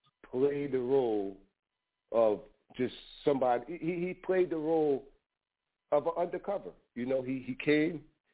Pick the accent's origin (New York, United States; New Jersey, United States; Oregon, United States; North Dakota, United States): New Jersey, United States; He was from Virginia. I'm from New Jersey.